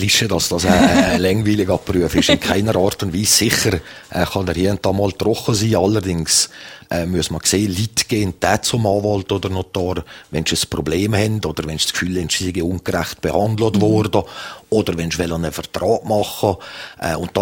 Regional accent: Zermatt, Valais, Switzerland; einen lieben Grüß in mein Heimatdorf auf Zermatt.

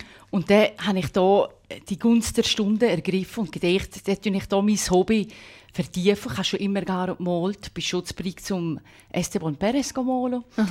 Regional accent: Valais, Switzerland; Wir sind beide Walliser und sind gerne zurückgekommen.

